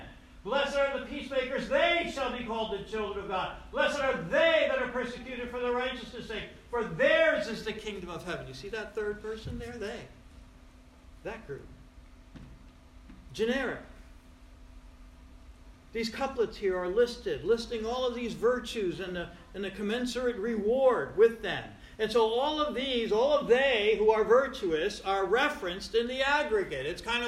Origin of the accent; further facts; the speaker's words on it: Troy, New York, United States; You know, I grew up in South Troy, and we used to talk like this, yous guys.